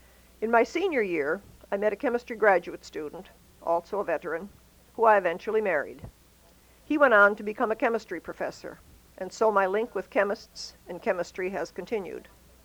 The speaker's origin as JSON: {"language": "English", "region": "Wisconsin", "country": "United States", "said": "Made me happy to say I was from Wisconsin."}